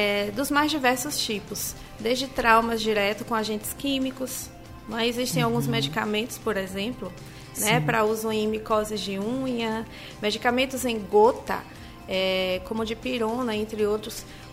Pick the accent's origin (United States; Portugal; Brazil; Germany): Brazil; Northeast Region; somos nordestinos, aqui tem sol o ano inteiro